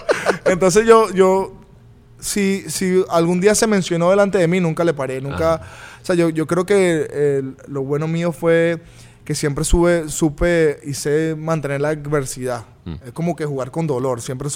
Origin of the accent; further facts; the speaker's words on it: Washington, District of Columbia, United States; Yo me crié básicamente en Washington, D.C., donde muy pocas personas hablan español y donde yo crecí era netamente inglés